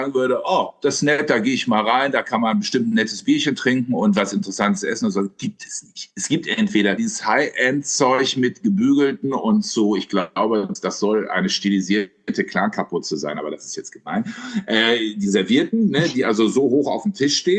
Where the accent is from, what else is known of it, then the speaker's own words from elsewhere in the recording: Cologne, North Rhine-Westphalia, Germany; Ich komme aus Köln, ich trinke nur Plörre